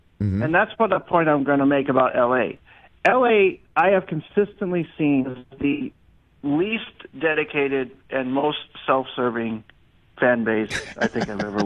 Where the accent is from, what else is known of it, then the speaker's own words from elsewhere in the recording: East, United States; now in Los Angeles, United States; As you guys know, I'm from the East, but I live in L.A. now.